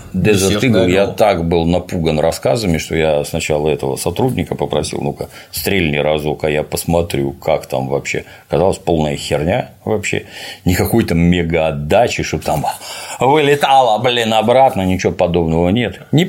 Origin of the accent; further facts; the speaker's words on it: Russia; now in United States; А вы откуда? Я говорю, я из России.